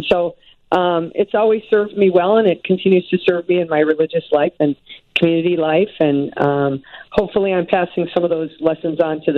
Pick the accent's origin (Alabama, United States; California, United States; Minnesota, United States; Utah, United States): Minnesota, United States; So he was determined to convert me because I'm originally from Minnesota, you know.